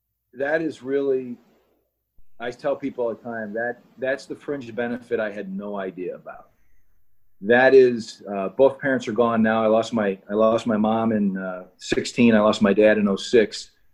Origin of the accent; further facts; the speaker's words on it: St. Louis, Missouri, United States; And he looked at me like, you're from St. Louis? I said, you don't know I'm from St. Louis?